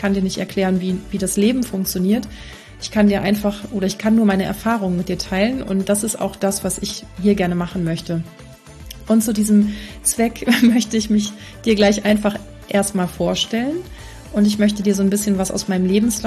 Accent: North Sea coast, Germany; born there; ich bin hier an der Küste geboren, an der Nordsee, da lebe ich momentan auch wieder, ich weiß noch nicht für wie lange

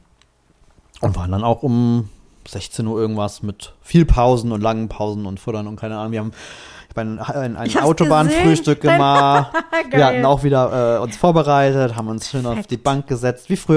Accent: Mexico; Ich bin ja doch Mexikaner.

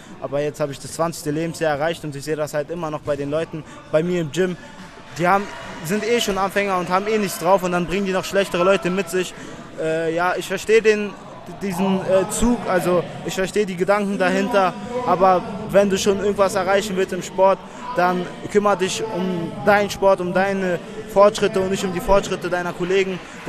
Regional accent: Dagestan, Russia; now in Germany; hauptsächlich war die Inspiration meine Heimat Dagestan. Da ist es Nationalsport, Volkssport, und meine Eltern haben da auf jeden Fall viel Mühe reingegeben.

